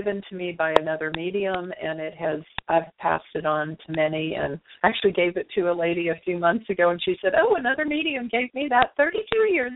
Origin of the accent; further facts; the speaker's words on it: United States; Well, I'm just because I'm American, I'm not going to eat you, you know.